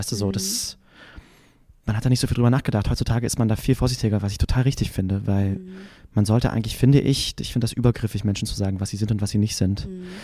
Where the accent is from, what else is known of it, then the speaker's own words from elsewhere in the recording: Berlin, Germany; Ich komme aus Berlin. Ich bin in Charlottenburg geboren und dann sind wir nach Spandau gezogen, an den Stadtrand. Als ich sieben